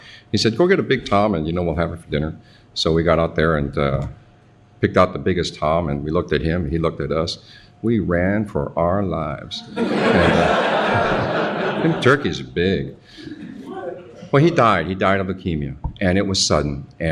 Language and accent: English; Hawaii, United States; I was born and raised in Hawaii, and it was paradise when I was a boy.